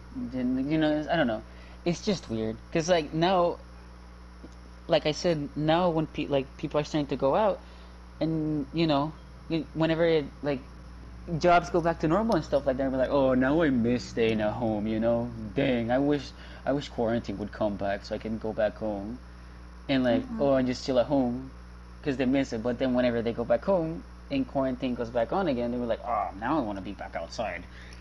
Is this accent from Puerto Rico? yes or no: yes; Puerto Rico; music from where I come from Puerto Rico, so Puerto Rican music